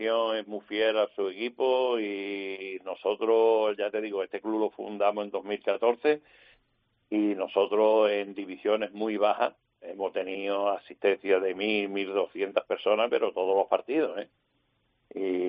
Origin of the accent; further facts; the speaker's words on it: Málaga, Andalusia, Spain; Está claro, somos malagueños.